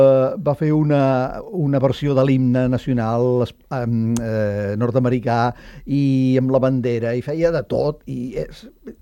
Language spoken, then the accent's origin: Catalan; Catalonia, Spain; Sóc català i, per tant, sóc un ciutadà d'aquest món